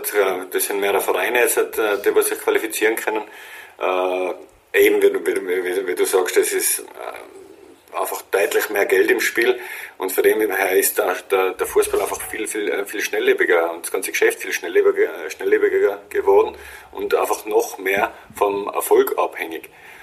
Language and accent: German; Austria; das ist dann als Österreicher und das macht schon spannend auch.